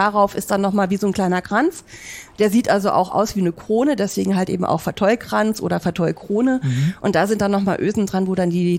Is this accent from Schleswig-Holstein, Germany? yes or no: no; Berlin, Germany; now in Hamburg, Germany; Also ich bin gebürtige Berlinerin, hört man vielleicht nicht mehr ganz so raus, ich hoffe es zumindest. Und bin dort halt eben geboren, aufgewachsen, habe dort auch mein Studium gemacht an der FH. Bin dann aber nach Hamburg gekommen.